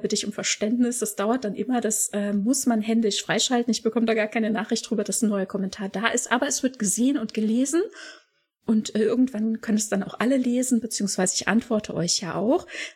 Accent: Germany; Also das sind ja wir vor allem als Deutsche, als große Synchronisationsnation auch nicht unbedingt immer so gewohnt, dass alles so lippensynchron ist

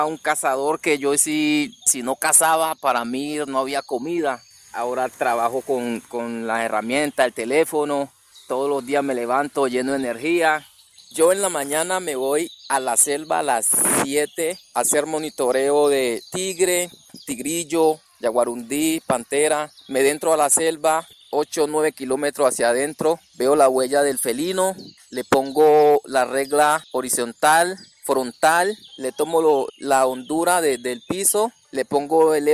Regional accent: Nuquí, Chocó, Colombia; Soy de Nuquí.

